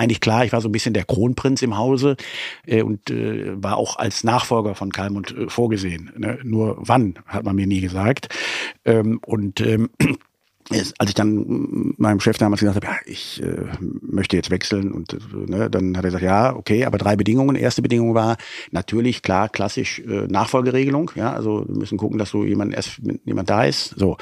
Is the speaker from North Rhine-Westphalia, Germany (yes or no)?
yes; Leverkusen, North Rhine-Westphalia, Germany; born there; ich bin in Leverkusen geboren